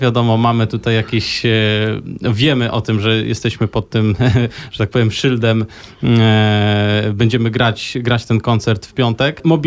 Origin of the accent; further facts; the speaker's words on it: Toruń, Kuyavian-Pomeranian Voivodeship, Poland; ja pochodzę z Torunia, dla mnie to jest rodzinne miasto